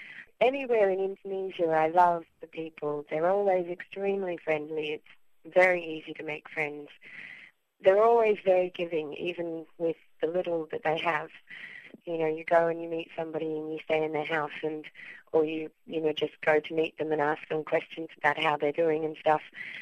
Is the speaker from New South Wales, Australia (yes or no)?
no; Brisbane, Queensland, Australia; born there; I was born in Brisbane, and my parents live just in the mountains behind the Sunshine Coast. So it's a small town called Candanga.